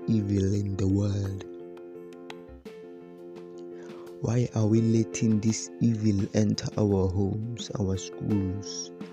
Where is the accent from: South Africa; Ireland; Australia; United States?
South Africa; I'm broadcasting live from South Africa. Today, I ain't got nothing much to say, but we Africans, we no longer love ourselves